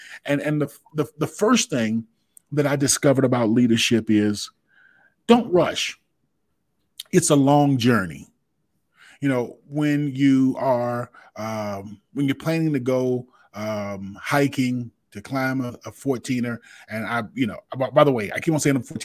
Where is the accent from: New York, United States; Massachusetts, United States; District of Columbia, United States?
District of Columbia, United States; Washington; I'm a city slicker. I'm from Washington, D.C., sea level guy.